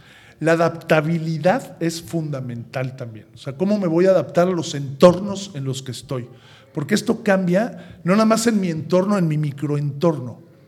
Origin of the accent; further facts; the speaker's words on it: Mexico; now in Spain; Y nosotros como mexicanos, aquí en España también, se forman también tribus